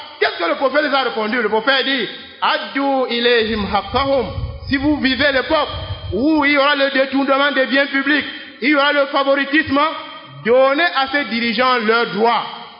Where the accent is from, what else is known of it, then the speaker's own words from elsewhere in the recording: Cameroon; Tu nous connais, nous sommes des Camerounais, nous ne supportons pas.